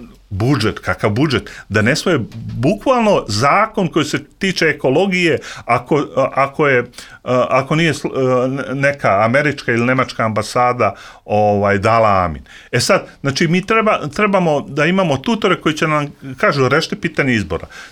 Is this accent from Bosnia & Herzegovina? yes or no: no; Peć, Kosovo; Ja sam rođena u Peći, to je moje prebivalište.